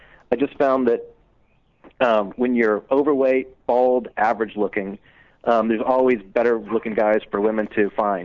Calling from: Jacksonville, Florida, United States; I'm in Florida right now. I'm in Jacksonville.

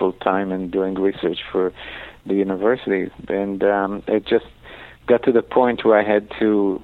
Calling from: Brookline, Massachusetts, United States; From Boston, Brookline, Massachusetts, just outside Boston.

